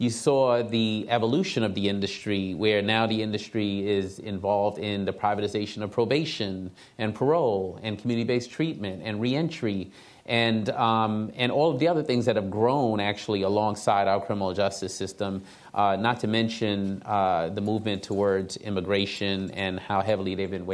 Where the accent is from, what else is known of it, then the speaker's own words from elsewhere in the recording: Brooklyn, New York, United States; than any community I grew up in as a young person of color growing up in Brooklyn, New York.